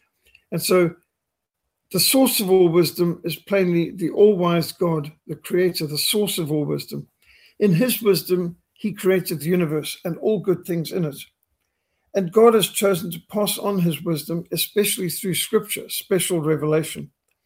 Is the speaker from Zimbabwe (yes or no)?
yes; Zimbabwe; When I was brought up in Rhodesia, it was very much integrity, very much work ethic.